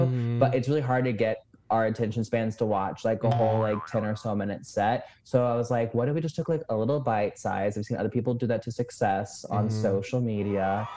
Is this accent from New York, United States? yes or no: no; Indianapolis, Indiana, United States; It was back in my hometown. They do this thing in Indianapolis, like a home for the holiday show.